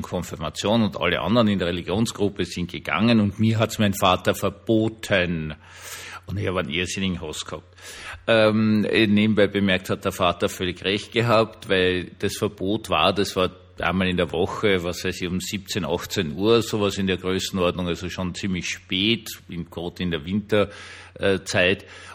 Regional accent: Vienna, Austria; ich bin in Wien aufgewachsen, gleich neben Schloss Schönbrunn. Und zuständige Gemeinde war Wien-Gumpendorf

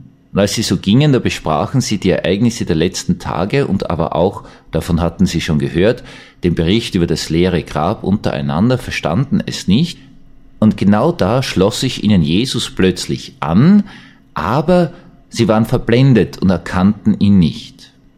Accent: Austria; Und als Österreicher habe ich mir gedacht, naja, Deutschland ist uns immer so 10 bis 20 Jahre voraus, werden wir dort auch landen.

